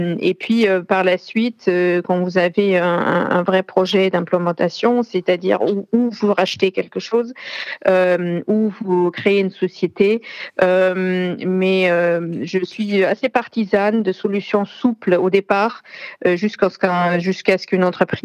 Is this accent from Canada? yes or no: no; Germany; French is a second language; now in France; je suis allemande, je vis en France, je parle plusieurs langues, je connais plusieurs cultures.